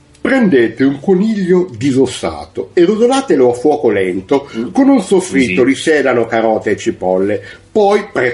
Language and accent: Italian; Velletri, Lazio, Italy; Devo confessare proprio, sono di Velletri.